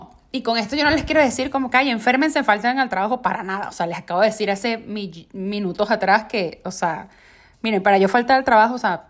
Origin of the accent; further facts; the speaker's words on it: Venezuela; moved away; ni siquiera fue que cuando salí de Venezuela